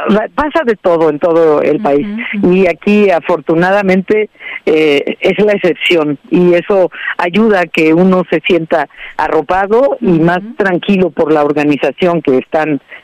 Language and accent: Spanish; Mexico; con un compromiso primero como mexicana, como comunicadora.